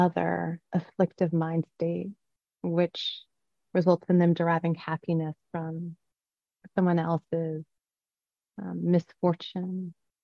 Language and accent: English; California, United States; I wasn't raised here in New England on the East Coast. I'm used to, I was raised on the West Coast in California.